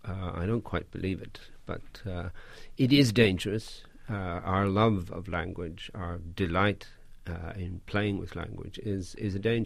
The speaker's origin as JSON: {"language": "English", "country": "Ireland", "said": "Yeah, English doesn't feel to us like our first language."}